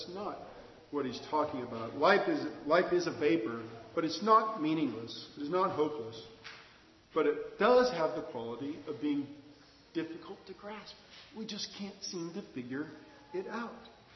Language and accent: English; Idaho, United States; I'm from Idaho, and I know a lot about wind. And because the wind blows all the time in southern Idaho, constantly.